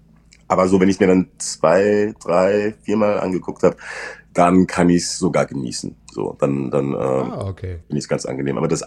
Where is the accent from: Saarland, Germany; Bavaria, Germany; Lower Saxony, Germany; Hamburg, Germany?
Saarland, Germany; accent: Saarland dialect; ich musste meinen saarländischen Dialekt rauskriegen. Es hätte so eine leichte Färbung.